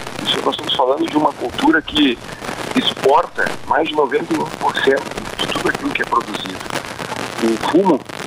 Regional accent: Sentinela do Sul, Rio Grande do Sul, Brazil; also born or lived in Itapes; Eu sou natural do município de Itapes, mas cresci, minha vida toda foi construída em Sentinela do Sul.

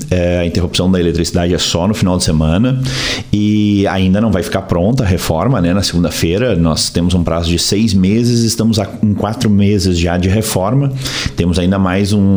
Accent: Laranjeiras do Sul, Paraná, Brazil; Eu sou paranaense, de Laranjeiras do Sul, no Paraná.

